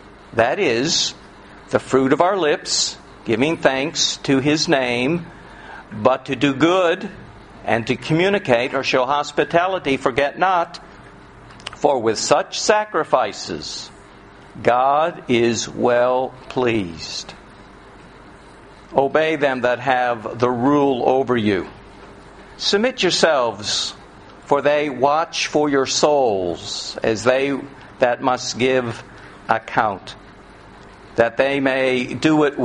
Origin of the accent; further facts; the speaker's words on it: Queensland, Australia; Even though we come from Queensland, even though we win the state of origin year after year after year